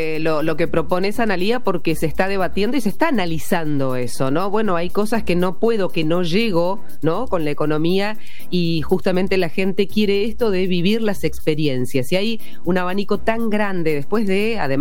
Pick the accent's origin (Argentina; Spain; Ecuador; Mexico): Argentina; nos enorgullece como argentinos